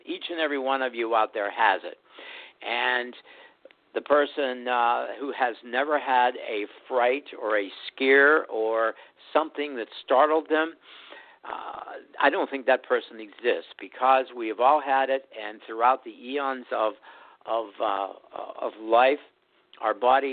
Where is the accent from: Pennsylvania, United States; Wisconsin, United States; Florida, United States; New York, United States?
Pennsylvania, United States; Greensburg; I'm from Greensburg, Pennsylvania, and we haven't seen the sun since last Sunday.